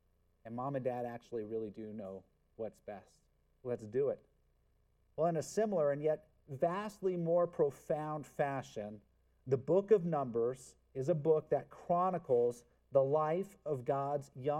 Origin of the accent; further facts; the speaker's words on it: Indiana, United States; Well, I'm from Indiana. Why'd you move out here?